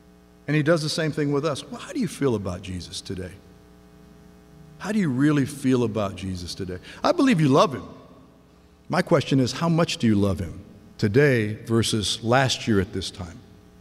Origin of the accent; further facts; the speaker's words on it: United States; I'm an American.